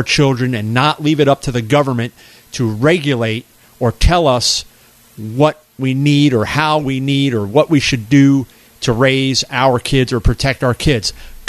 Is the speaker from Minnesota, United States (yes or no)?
no; Merritt Island, Florida, United States; But I, growing up in Merritt Island, I used to take our boat at the age of 13, 14, 15, 16.